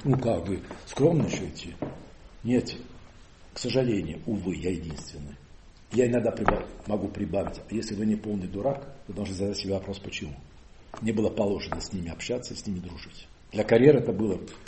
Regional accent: Nice, Provence-Alpes-Côte d'Azur, France; first language Provençal; Russian is a second language; я не малохольный француз, я из альпийских горцев, я из Ниццы.

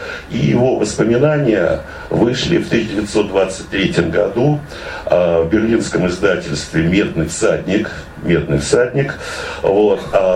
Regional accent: Ulan-Ude, Buryatia, Russia; Через год этот двухтомник дошел до моего родного города Улан-Удэ, и в 1993 году, будучи в Улан-Удэ, мне посчастливилось купить этот двухтомник

